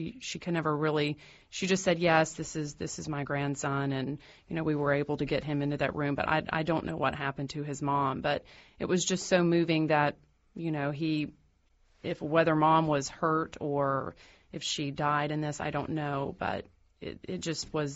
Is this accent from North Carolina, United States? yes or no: no; Alabama, United States; It's growing up in Alabama, I'm used to tornadoes.